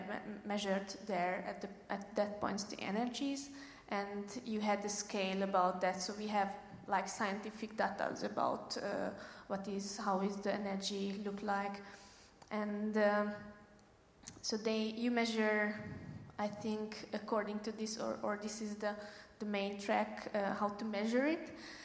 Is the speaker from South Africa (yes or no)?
no; Hungary; English is a second language; Buc, I also come from here. That's my hometown, so at the edge of the Holon.